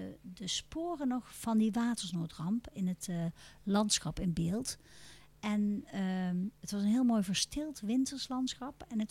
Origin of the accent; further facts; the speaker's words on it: Tholen, Zeeland, Netherlands; Dat we enerzijds toch een beetje kijken naar de Brabantse, maar we zijn ook echt Zeeuws.